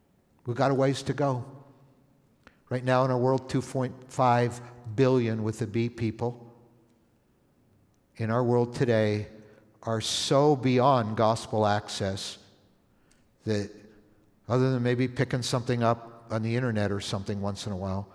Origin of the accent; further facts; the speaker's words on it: Ontario, Canada; also born or lived in Toronto; now in United States; I used to live in Toronto, Ontario. I grew up in Canada, some of you know. Moved to the United States when my dad's company moved us to Minnesota. But I had been the previous 5 years in Toronto, Canada.